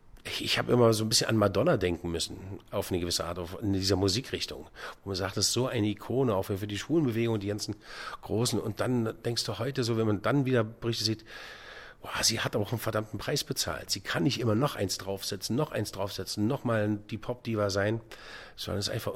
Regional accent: Berlin, Germany; accent: Berlin dialect; Oh Gott, ich bin Berliner, mein Berlinern ist schon ganz kräftig.

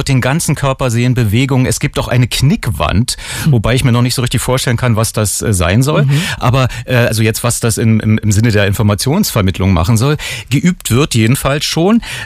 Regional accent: East Germany, Germany; obwohl ich als Ossi-Kind die Westberliner Anspielung auf die großpolitische Lage nicht verstand

